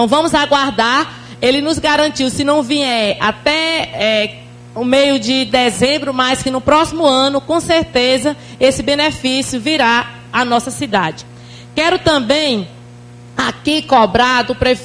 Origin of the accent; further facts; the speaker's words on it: São João dos Patos, Maranhão, Brazil; de São João dos Patos, a minha terra